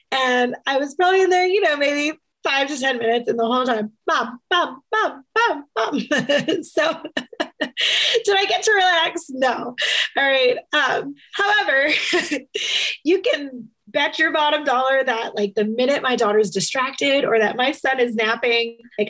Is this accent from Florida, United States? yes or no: yes; Florida, United States; And, you know, growing up in Florida, I never had that. I didn't even see snow till I was 20 years old.